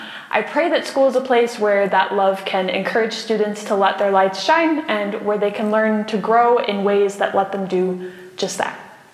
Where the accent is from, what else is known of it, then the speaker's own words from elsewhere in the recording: Glenview, Illinois, United States; also born or lived in Wisconsin; I grew up in Glenview, Illinois, and attended grade school and church in Morton Grove, Illinois. For high school, I packed up and went to Luther Prep. That was my first experience living in Wisconsin.